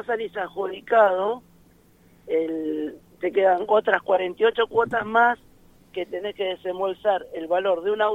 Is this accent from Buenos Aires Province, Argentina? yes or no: yes; La Plata, Buenos Aires Province, Argentina; Yo soy de acá de La Plata.